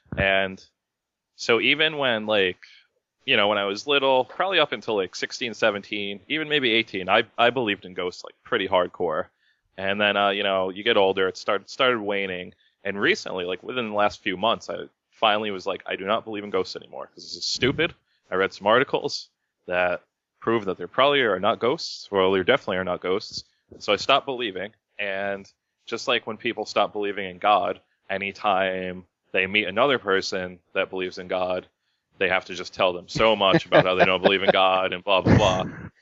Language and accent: English; Connecticut, United States; I'm from Connecticut originally, which is the most haunted place on Earth.